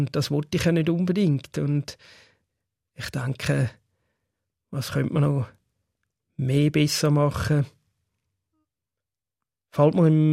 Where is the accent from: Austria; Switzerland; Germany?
Switzerland; accent: Swiss German; now in Japan; Ich rede Schweizerdeutsch und Japanisch ist für mich nach wie vor eine Fremdsprache.